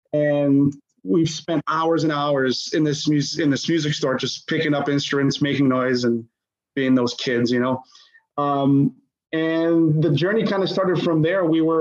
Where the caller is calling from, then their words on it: Markham, Ontario, Canada; I'm calling from Toronto. Well, just north of Toronto, just about 45 minutes north of Toronto and Markham.